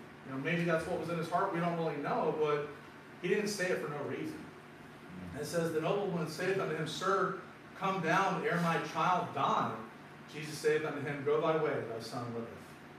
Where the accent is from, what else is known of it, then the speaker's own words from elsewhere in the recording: Portland, Oregon, United States; born there; Because, you know, I was raised, born and raised, not raised all the whole time, but I was born in Portland, Oregon.